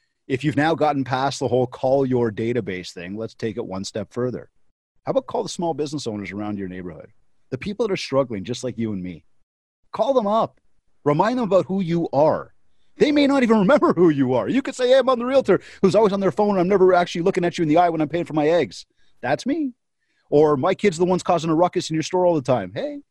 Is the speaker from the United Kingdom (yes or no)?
no; Canada; Sorry, I'm Canadian.